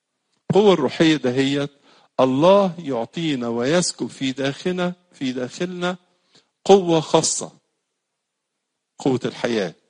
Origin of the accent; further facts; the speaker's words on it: Egypt; احنا كشعب مصري شعب متدين